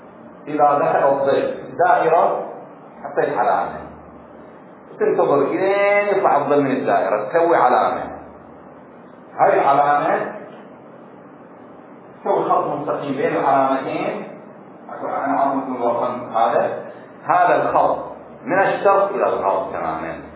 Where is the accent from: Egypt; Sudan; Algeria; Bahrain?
Bahrain; التفاوت خفيف عندنا في البحرين بين الشمال الحقيقي والشمال المغناطيسي